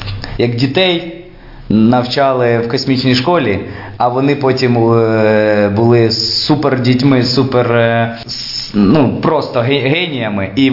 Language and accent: Ukrainian; Lebedyn, Sumy Oblast, Ukraine; перше місто, це моє рідне місто, в якому я б жив би все життя. Це Лебедин.